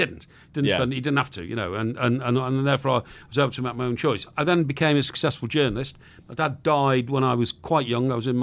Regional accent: Chester, North West England, United Kingdom; Even when I was sort of 18 and I was in Chester, my hometown, before I went to university

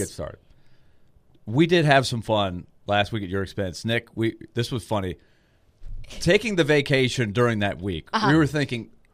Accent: Canada; I'm from Canada.

